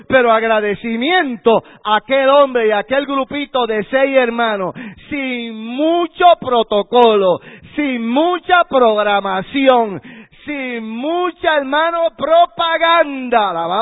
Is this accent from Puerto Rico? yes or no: yes; Bayamón, Puerto Rico; Yo soy del Jurutungo de Bayamón, cerquita de aquí.